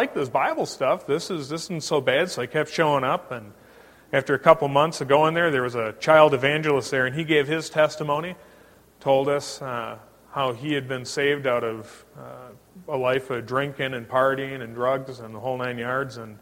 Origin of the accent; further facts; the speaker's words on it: Oshkosh, Wisconsin, United States; I am from the Oshkosh, Wisconsin area. I was born and raised there. I was born at a very young age. And we had a, I grew up in a typical Wisconsin home.